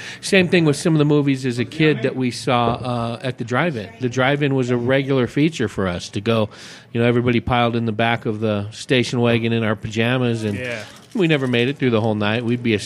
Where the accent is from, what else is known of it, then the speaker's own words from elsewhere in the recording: California, United States; I'm from the San Francisco Bay Area, the East Bay